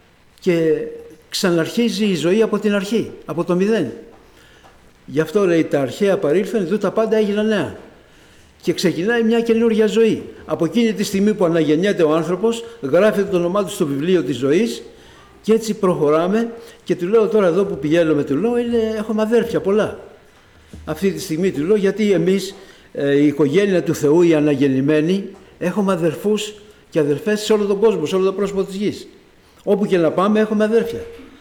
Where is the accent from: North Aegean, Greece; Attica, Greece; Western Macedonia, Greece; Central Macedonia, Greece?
Attica, Greece; Egaleo; εκεί που μεγάλωσα εγώ στο Εγάλο, στην περιοχή εκεί πέρα